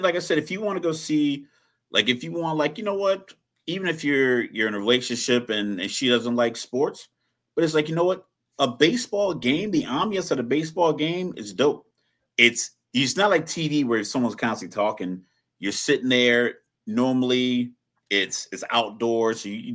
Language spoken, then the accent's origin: English; Virginia, United States; But I remember growing up watching, growing up in Virginia, watching WGN getting the Cubs and the White Sox games, like watching the Chicago channel on my local cable, you know.